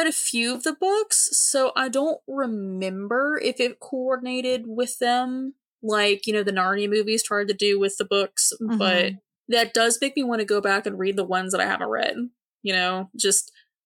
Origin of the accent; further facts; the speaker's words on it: Raleigh, North Carolina, United States; Oh, there was one when I was growing up in Raleigh. It was called Raleighwood.